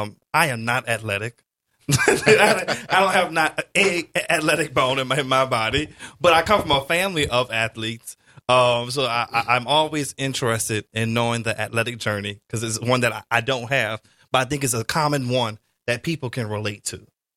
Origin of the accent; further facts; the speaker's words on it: Algiers, Louisiana, United States; West Bank. I'm from Algiers. Glad to have another fellow West Banker.